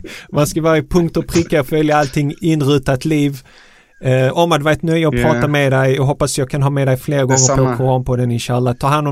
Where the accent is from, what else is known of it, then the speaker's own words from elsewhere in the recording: Malmö, Skåne, Sweden; samtidigt som du är född och uppväxt i Malmö, som jag också är.